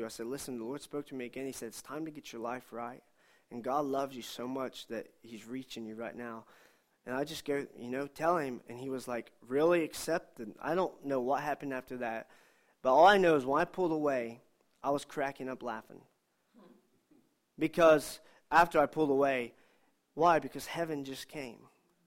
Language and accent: English; Ohio, United States; I don't know you. I'm from Ohio.